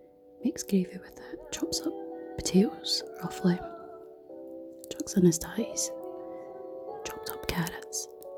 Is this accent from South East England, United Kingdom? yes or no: no; Scotland, United Kingdom; I'm sure I've tripped up on it a few times. And that's because I'm actually Scottish.